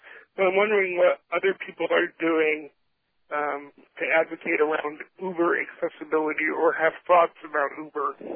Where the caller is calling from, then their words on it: Ithaca, New York, United States; I'm calling from Ithaca, New York, which is in Tompkins County, New York.